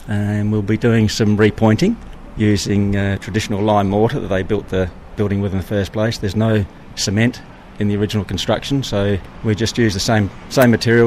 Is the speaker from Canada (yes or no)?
no; Adelaide, South Australia, Australia; from Adelaide.